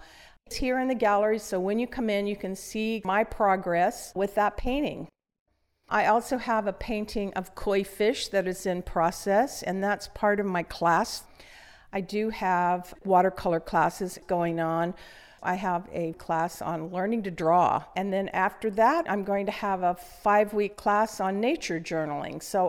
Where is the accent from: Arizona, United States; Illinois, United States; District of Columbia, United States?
Arizona, United States; now in Chico, United States; I grew up in Arizona and there weren't many flowers. When I moved to Chico, I was just overwhelmed with beautiful opportunities to paint